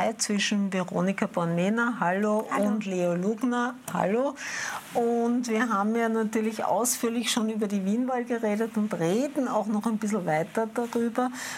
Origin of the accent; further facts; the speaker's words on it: Vienna, Austria; Das sage ich jetzt schon noch als Wienerin, gibt es viele Wiener